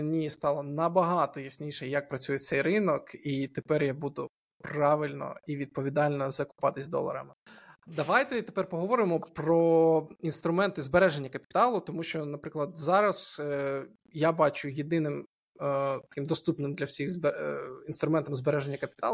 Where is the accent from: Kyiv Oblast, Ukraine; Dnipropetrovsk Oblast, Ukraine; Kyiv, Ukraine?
Dnipropetrovsk Oblast, Ukraine; Dnipro; Я з Дніпра